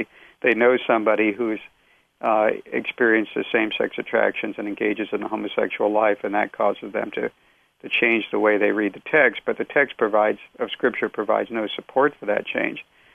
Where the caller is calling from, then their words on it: Bahamas; Yes, I'm calling you from the Bahamas right now, actually.